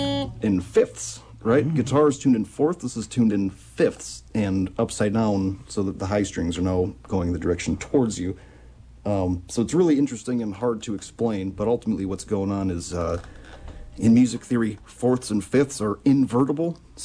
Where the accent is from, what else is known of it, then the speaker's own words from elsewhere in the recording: Mercer, Wisconsin, United States; moved away as an adult; also born or lived in Madison / Vail / Tucson; Yeah, I grew up in Mercer, my early 20s, moved to Madison for quite a while, had a jam band down there with some other local Northwoods boys that we all lived in Madison.